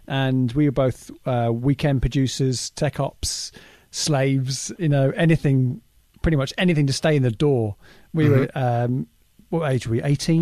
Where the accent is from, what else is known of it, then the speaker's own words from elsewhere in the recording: Winchester, South East England, United Kingdom; I'm from the South Coast, a place called Winchester, which is near Southampton, hence why I support the mighty Southampton or Saints